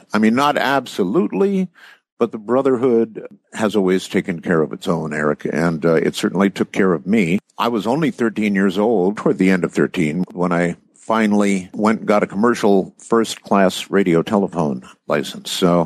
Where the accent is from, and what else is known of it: Camp Lejeune, North Carolina, United States; born there